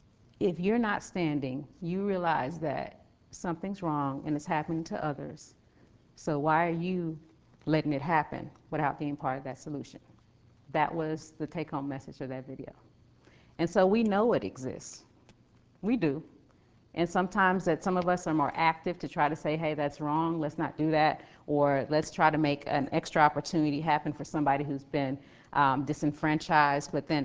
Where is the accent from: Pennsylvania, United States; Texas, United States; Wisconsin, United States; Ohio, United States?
Texas, United States; Dallas; So I'm from Dallas. You have somebody from Dallas, whole group of people from Dallas, from my neighborhood.